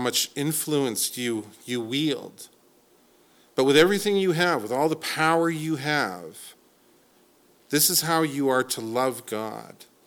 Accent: Salmon Arm, British Columbia, Canada; But I grew up in Salmon Arm, and let me tell you, we would ride our bikes to Canoe Beach.

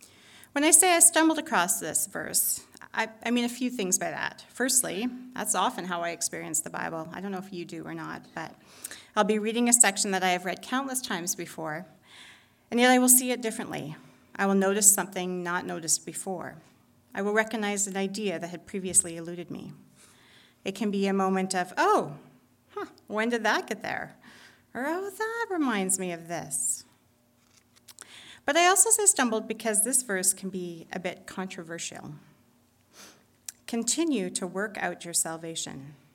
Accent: Calgary, Alberta, Canada; now in Edmonton, Canada; I was born and raised in Calgary and in a Baptist Union church.

